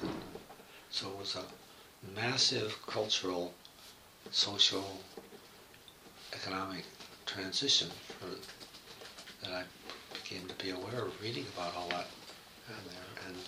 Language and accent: English; Oregon, United States; I grew up in Oregon, outside of Portland.